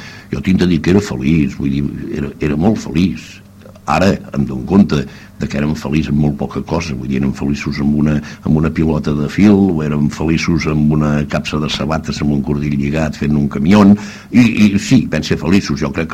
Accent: L'Ametlla, Catalonia, Spain; born there; vaig néixer a l'Ametlla, aquell any va ser un any en què vam néixer forces nens

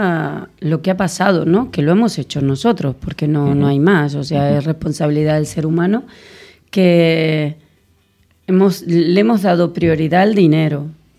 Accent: Argentina; Nosotras somos argentinas.

